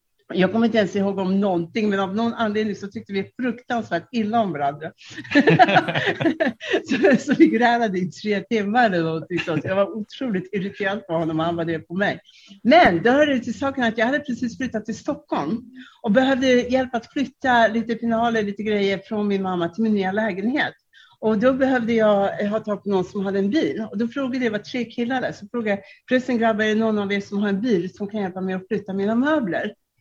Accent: Czechia; Swedish is a second language; now in Sweden; jag är då politisk flykting med min mamma och min lillebror. Och vad som hände var att när jag växte upp i Tjeckien, numera som var Tjeckoslovakien på den tiden, vi var då under kommunistiskt styre.

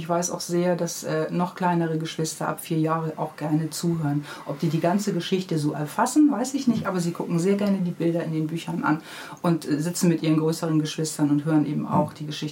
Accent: Hamburg, Germany; Aber ich bin eher am Omoor aufgewachsen. Also es ist auch Hamburg-Niendorf, nur auf der anderen Seite praktisch.

